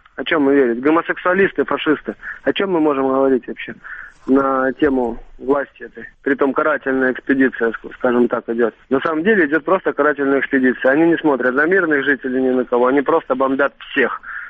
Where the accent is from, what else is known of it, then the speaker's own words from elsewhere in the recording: Ukraine; Земля, на которой я живу уже, в принципе. На которой родился мой дед, мой отец. Ну, почему я не должен ощущать себя украинцем? Я украинец в полной мере.